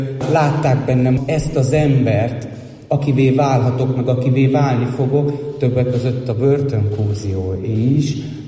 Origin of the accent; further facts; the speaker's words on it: Budapest, Hungary; Budapestről jöttem, a 9. kerületből lakok a klinikáknál. És röviden annyit rólam, hogy 43 éves vagyok